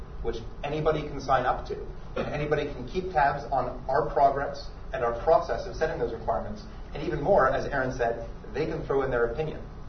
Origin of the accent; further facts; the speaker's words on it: Canada; now in United States; since I'm in the United States, I'm actually a Canadian, I don't know if people have already picked up on the way I say about, kind of funny.